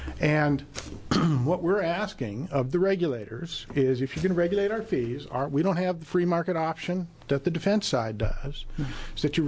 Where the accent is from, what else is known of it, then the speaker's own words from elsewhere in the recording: Eugene, Oregon, United States; I am an attorney from Eugene.